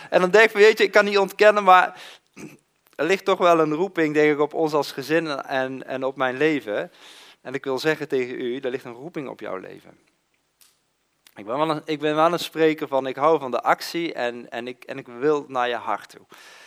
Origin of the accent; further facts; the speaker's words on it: Eindhoven, North Brabant, Netherlands; En ja, ik kom uit Eindhoven, ik ben een ras-echte Brabander, geboren en getogen.